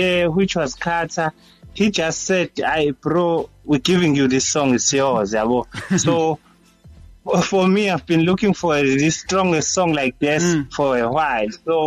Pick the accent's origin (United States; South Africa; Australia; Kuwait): South Africa; Inanda, KwaZulu-Natal; So usually I'm from Inanda, I'm based in Inanda.